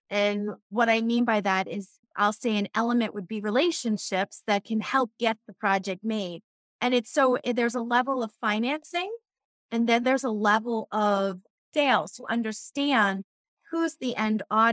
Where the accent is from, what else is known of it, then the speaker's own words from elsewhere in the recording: Bronx, New York, United States; also born or lived in Long Island; I'm from the Bronx. I'm actually from Castle Hill Avenue, which is … 's block, the projects.